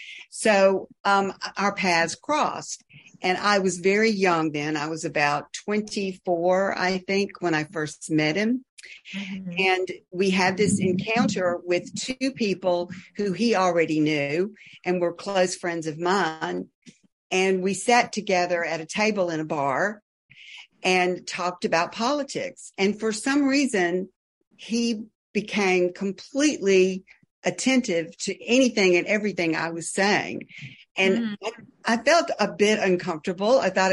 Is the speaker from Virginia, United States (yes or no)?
no; Mississippi, United States; growing up in Mississippi, which is one of the poorest states in the country, if not the poorest state in the country